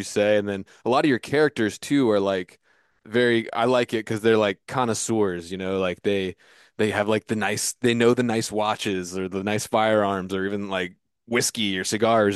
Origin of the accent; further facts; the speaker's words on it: Virginia Beach, Virginia, United States; now in Fairfax County, United States; So I grew up in Virginia Beach